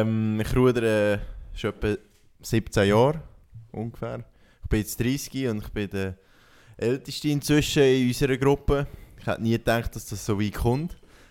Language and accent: German; Lucerne, Switzerland; ich bin eigentlich ein stolzer Luzerner oder Zentralschweizer.